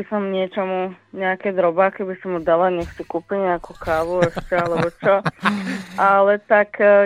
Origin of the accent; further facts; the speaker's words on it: eastern Slovakia, Slovakia; Jasné, tak ja som z východu, tak musíme...